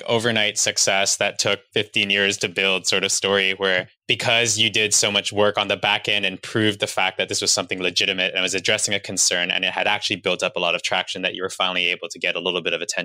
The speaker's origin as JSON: {"language": "English", "country": "Canada", "said": "I'm Canadian."}